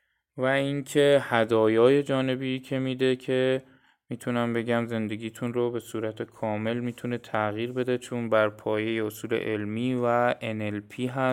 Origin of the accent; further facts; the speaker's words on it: Khuzestan, Iran; accent: Khuzestani; توی خوزستان بزرگ شدم و ما خوزستانی‌ها اصولا یه لهجه هر رو خیلی بد تلفظ میکنیم